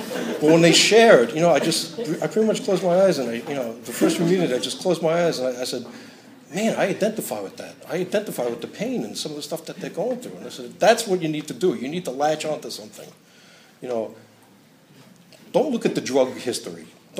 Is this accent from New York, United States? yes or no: yes; Brooklyn, New York, United States; accent: Brooklyn; If you don't understand my Brooklyn accent, sorry.